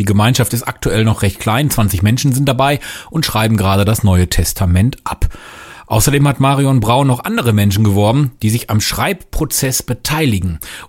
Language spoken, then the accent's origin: German; Recklinghausen, North Rhine-Westphalia, Germany; Vor 3 Jahren hatte ich hier bei uns in meiner Heimatstadt in Recklinghausen die Recklinghausen-Bibel produziert als Podcast.